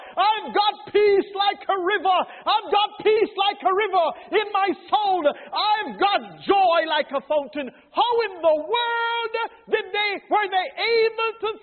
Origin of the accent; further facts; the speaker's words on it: Jamaica; you know, I come from Jamaica